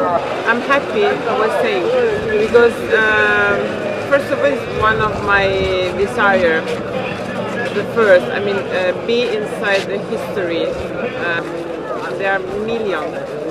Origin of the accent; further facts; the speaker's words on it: Italy; English is a second language; I'm from Italy.